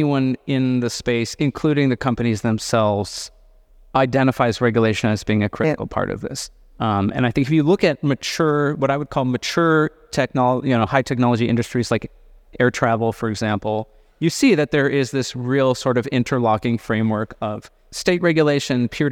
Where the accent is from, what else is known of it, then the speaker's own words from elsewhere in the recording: California, United States; And I say this also as a Californian.